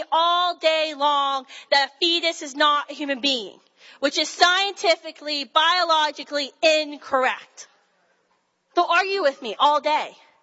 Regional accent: West Virginia, United States; I'm from West Virginia. I know the answer to that one.

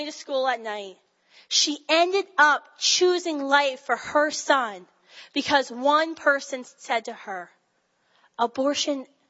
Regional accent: West Virginia, United States; I'm from West Virginia. I know the answer to that one.

